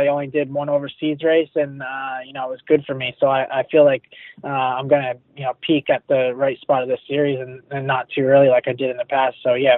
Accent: New York, United States; I grew up in New York racing in the mud, so I enjoy it.

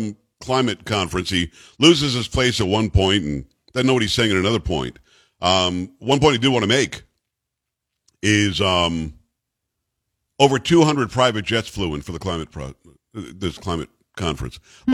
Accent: New York, United States; I love you. I'm from New York originally

